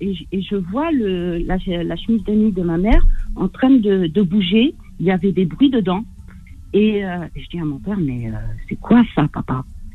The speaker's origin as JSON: {"language": "French", "region": "Kabylie", "country": "Algeria", "said": "Je sais qu'on va pas chez nous en Kabylie."}